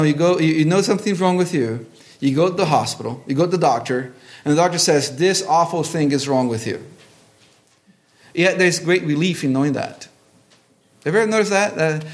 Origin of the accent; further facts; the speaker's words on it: Brazil; Growing up in Brazil, often there was commercials